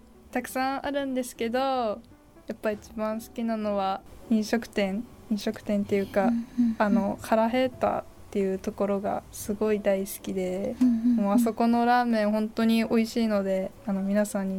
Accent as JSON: {"language": "Japanese", "town": "Akabira", "region": "Hokkaido", "country": "Japan", "lives_now": "Kuriyama, Japan", "said": "はい、赤平です。"}